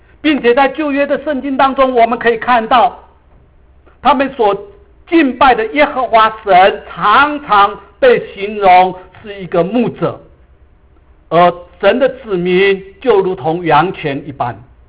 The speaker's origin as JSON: {"language": "Chinese", "country": "China", "lives_now": "United States", "said": "就好比今天我们在美国，我们中国人的父母也认定，如果我的孩子不是当医生，不是当律师，不是当会计师"}